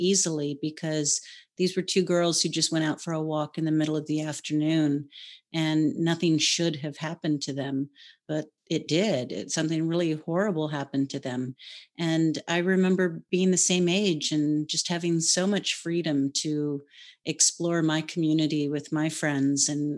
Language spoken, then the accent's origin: English; Hawaii, United States; I was born and raised in Hawaii and did that for a while and went to college at the same time